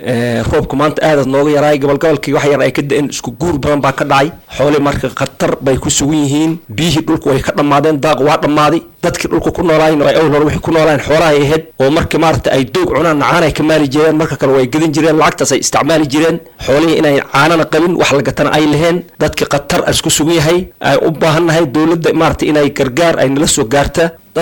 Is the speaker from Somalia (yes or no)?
no; Lifi, Mandera County, Kenya; waxaan ka imaaday Mandera gaar ahaan Lifi deegaankayga. Meesha aan gaar ahaan u deganahay waxaa la yiraahaa Bambo, waxay ka xisaaban tahay Warangaro Division.